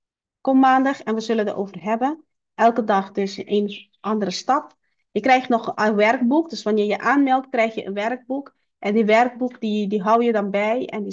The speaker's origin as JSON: {"language": "Dutch", "country": "Curaçao", "said": "Dus ik ben oorspronkelijk van Curaçao."}